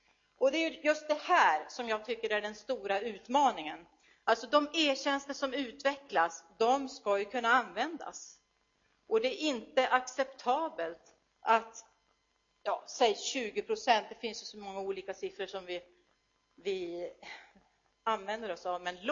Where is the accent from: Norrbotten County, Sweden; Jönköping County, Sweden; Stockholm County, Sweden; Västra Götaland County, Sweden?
Norrbotten County, Sweden; Kalix; born there; Jag är född i Kalix i Norrbotten.